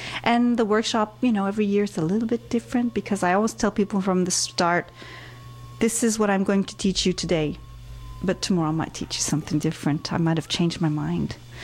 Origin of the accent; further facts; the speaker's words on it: Lisbon, Portugal; link up in a more permanent way with my hometown, Lisbon, in Portugal.